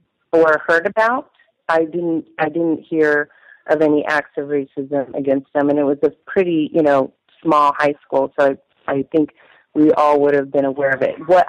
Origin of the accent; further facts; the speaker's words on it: Colorado, United States; also born or lived in Massachusetts / Austin, Texas / New York; Yeah, I grew up on the Front Range of the Colorado Rockies in a high school where there were three black students. I lived for a time in Massachusetts and a time for in Austin.